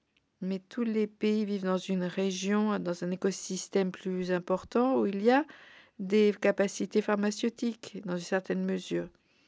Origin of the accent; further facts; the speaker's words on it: India; J'ai grandi en Inde et à une période dite socialiste et l'autonomie était importante.